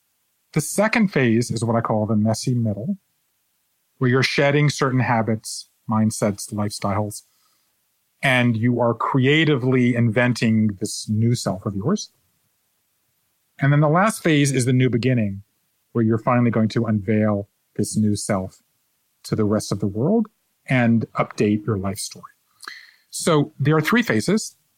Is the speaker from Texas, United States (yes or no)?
no; Savannah, Georgia, United States; born or raised there